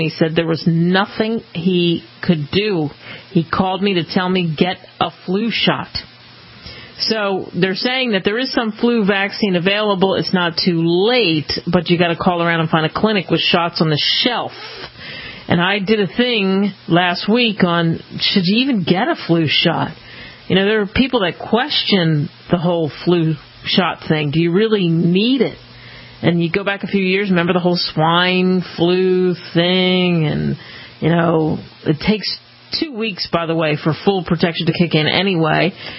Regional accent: New Jersey, United States; I grew up in New Jersey, and I still carry one of the wounds somewhere on my arm from being vaccinated.

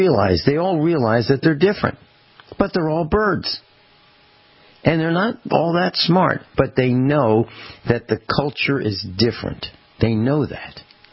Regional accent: United States; if you were to ask me what I am, I'd say an American, but of Italian descent or Italian heritage.

